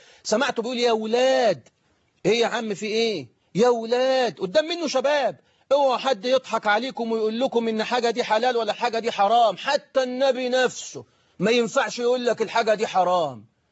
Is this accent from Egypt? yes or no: yes; Egypt; عندنا في مصر بيقولوا اللي يرفس النعمة تزول عنه، تروح منه.